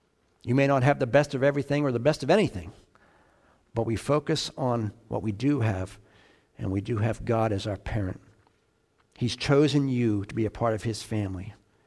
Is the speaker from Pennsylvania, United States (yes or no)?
yes; Pittsburgh, Pennsylvania, United States; we're from Pittsburgh, as you know, and Andrew Carnegie was from Pittsburgh